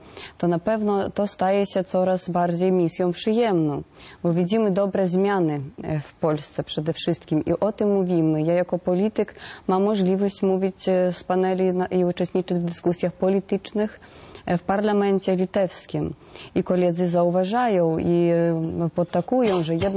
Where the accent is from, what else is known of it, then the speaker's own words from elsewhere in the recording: Vilnius County, Lithuania; czego mamy mnóstwo u nas na Wileńszczyźnie